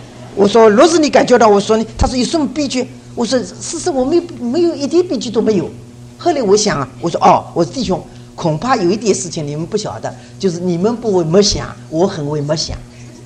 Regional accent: China; 好像我们中国人所说，这一只耳朵进去，这只耳朵出来了

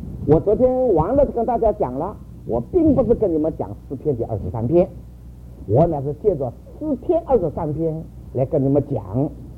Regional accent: United States; 我说我不是台湾来的，我美国来的，我美国来的，不是台湾来的。

